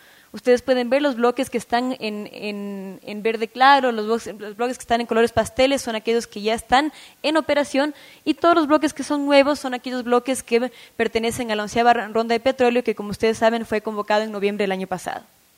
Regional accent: Ecuador; como ecuatorianos deberíamos sentir muchísimo orgullo

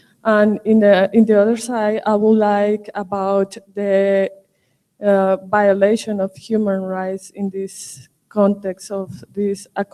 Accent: Colombia; I'm from Colombia.

